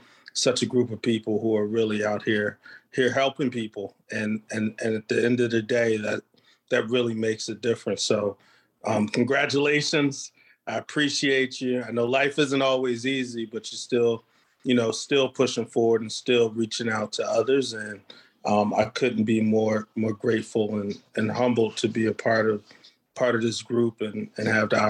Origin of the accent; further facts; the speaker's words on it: Delaware, United States; Delaware is a small state. I'm from Delaware.